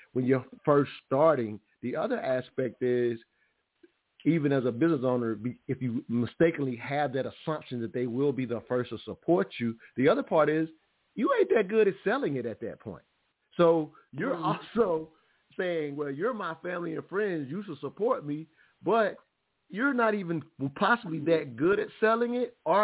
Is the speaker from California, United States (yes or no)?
no; South Carolina, United States; I'm from South Carolina. That's why I grew up 18 years.